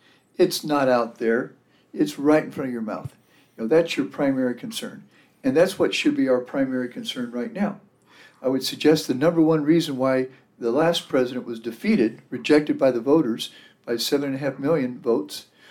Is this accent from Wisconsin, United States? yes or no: no; Texas, United States; My home state of Texas, for example, we see it just this week with regard to bills the governor has signed